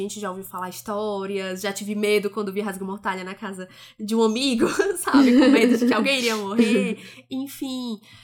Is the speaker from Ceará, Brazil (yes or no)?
yes; Ceará, Brazil; E assim, nós crescemos no Ceará, né? Eu, particularmente, no interior do Ceará.